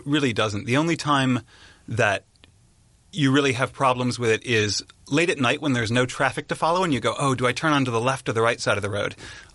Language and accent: English; Munson Township, Ohio, United States; Yeah, I grew up just outside of Chardon in Munson Township and lived in the same house my entire life until I left for university, where my parents still live.